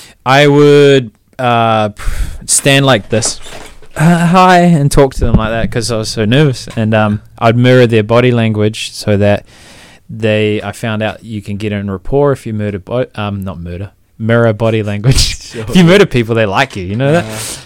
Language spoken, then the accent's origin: English; Palmerston North, Manawatū-Whanganui, New Zealand; Palmerston North.